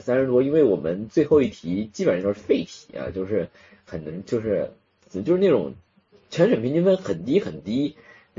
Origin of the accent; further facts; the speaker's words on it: Jiangxi, China; 确实江西菜还是挺辣的，每个人的辣度不同吧，啊，我们那是纯纯的这个干辣啊，辣的头皮发麻那种。